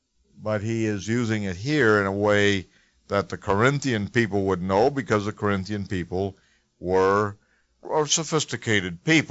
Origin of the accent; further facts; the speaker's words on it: Siloam Springs, Arkansas, United States; born there; I'm just an old archy. I was born in Arkansas in a little town of 3,000 people called Siloam Springs.